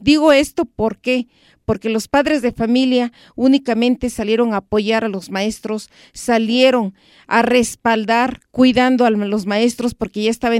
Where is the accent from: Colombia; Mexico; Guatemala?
Mexico; los derechos que tenemos como mexicanos